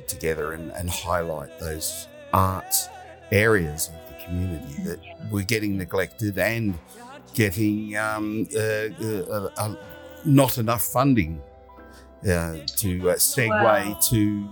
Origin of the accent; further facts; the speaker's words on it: Sydney, New South Wales, Australia; I grew up in the sort of northern suburbs of Sydney, Hornsby. I was born and raised in Hornsby, lived there for many years, then moved to the eastern suburbs when I left home